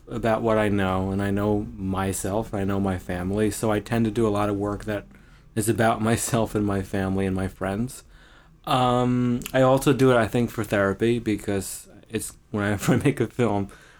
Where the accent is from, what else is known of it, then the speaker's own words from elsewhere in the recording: New York, United States; I grew up in Long Island.